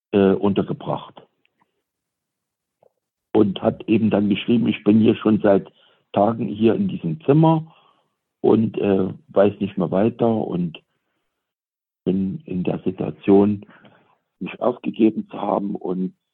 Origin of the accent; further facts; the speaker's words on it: Saxony, Germany; weil sie ja auch aus meiner Heimat stammt, aus Sachsen